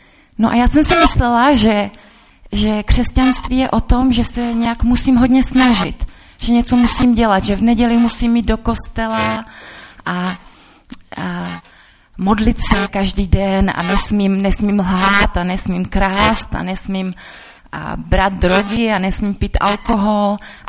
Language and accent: Czech; Bohemia, Czechia; now in Český Těšín, Czech Republic; nejsem z Ruska, když vypadám jako Ruska, tak jsem z Čech. Ale teď bydlím v Českém Těšině a mám moc ráda Slezsko a mám moc ráda Český Těšín.